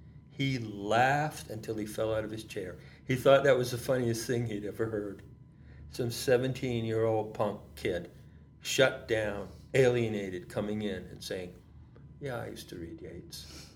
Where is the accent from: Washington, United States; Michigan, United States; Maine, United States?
Maine, United States; Friendship; I grew up in Friendship, Maine, where there's no social life.